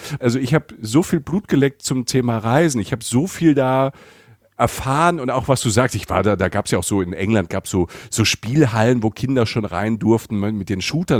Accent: Rhineland-Palatinate, Germany; ich komme aus der Pfalz, 1000 Einwohner, ne, wunderschön, südliche Weinstraße, ist die Toskana, es ist alles wunderbar.

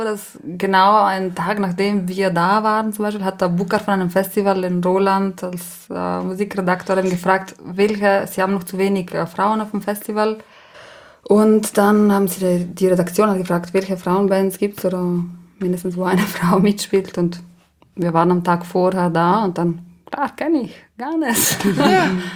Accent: Trentino-Alto Adige, Italy; first language Ladin; German is a second language; Genau, das ist meine Muttersprache.

